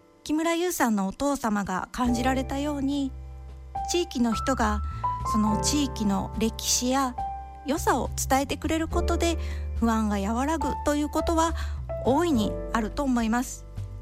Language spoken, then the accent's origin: Japanese; Maizuru, Kyoto, Japan; 私はずっとこの舞鶴で生まれ育って